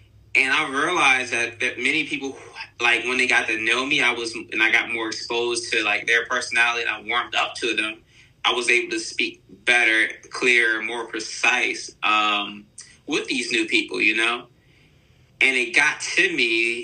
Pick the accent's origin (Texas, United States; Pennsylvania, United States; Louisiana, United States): Pennsylvania, United States; Chester; So I'm from Chester, PA, a small town. I guess you could say where there's a lot of underprivileged youth, a lot of people not getting great opportunities or light.